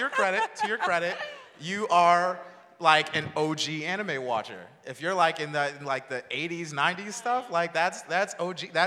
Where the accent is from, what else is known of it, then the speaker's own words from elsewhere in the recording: Connecticut, United States; And so my home state is Connecticut.